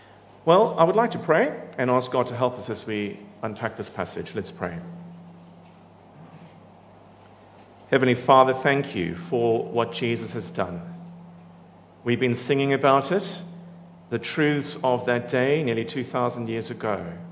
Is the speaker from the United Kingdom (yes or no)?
no; Cape Town, Western Cape, South Africa; accent: Cape Town; If you're a visitor among us and you're wondering about my accent, it actually comes from Cape Town.